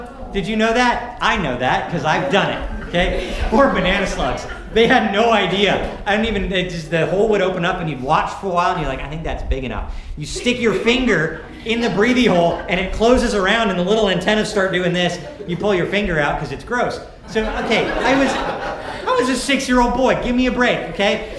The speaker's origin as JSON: {"language": "English", "region": "Montana", "country": "United States", "tie": "born or raised there", "also_born_or_lived": "Washington", "said": "Now, I grew up in Washington when I was really little. I moved to Montana when I was kind of middle little, if that makes sense. And so I claim Montana as my home."}